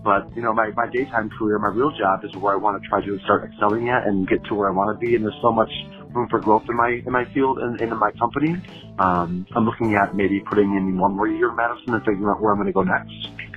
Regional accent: Stevens Point, Wisconsin, United States; I did a show in Stevens Point a few weeks ago back in my hometown.

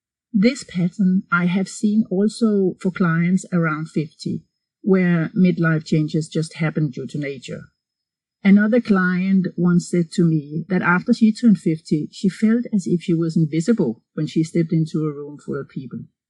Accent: Denmark; first language Danish; English is a second language; In German, the word used is Wechseljahre, and in Danish, my mother tongue, my native tongue, which I'm sure you can hear, the word for menopause is Overgangsalder.

